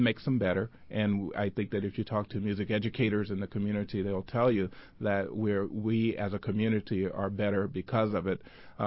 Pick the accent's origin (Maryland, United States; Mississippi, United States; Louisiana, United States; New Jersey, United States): Mississippi, United States; Greenville; because I grew up in Greenville, Mississippi.